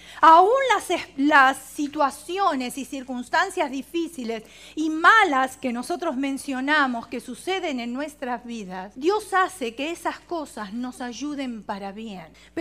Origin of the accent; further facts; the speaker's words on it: Argentina; also born or lived in Italy; estábamos en Italia, yo nací en Italia, no había trabajo y al tener yo 4 meses de edad, mi padre decidió viajar a Argentina